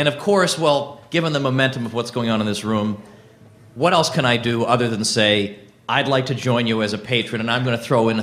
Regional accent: Massachusetts, United States; now in New Hampshire, United States; I grew up in Massachusetts. I lived there for 21 years.

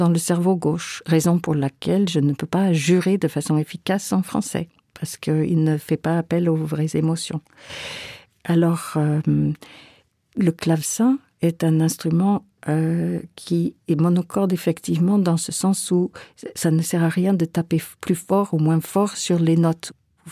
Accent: Calgary, Alberta, Canada; Une fois, il y a eu un voisin chez nous à Calgary. J'avais peut-être 12 ans

